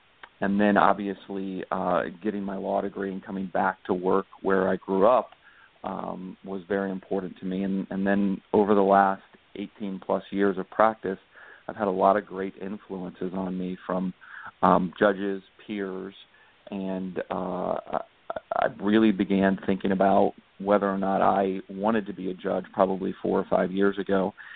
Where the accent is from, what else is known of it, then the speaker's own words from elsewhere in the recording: Carrollwood, Florida, United States; mom's side has been in Tampa for pretty much ever, and my dad was here for, I think, five generations. I grew up in Carrollwood, went to Chamberlain High School, and then went to USF for undergrad and Florida State for law school.